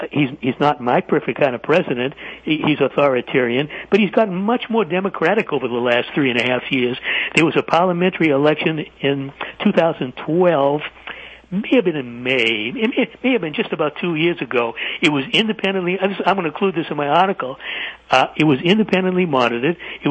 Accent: Boston, Massachusetts, United States; But it's also my hometown, Jim. I grew up in Boston. I know exactly where the marathon ended, where this incident took place in Copley Square.

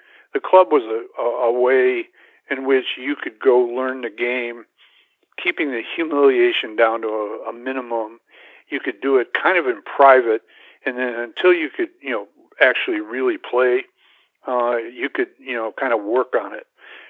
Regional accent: Jackson, Michigan, United States; born or raised there

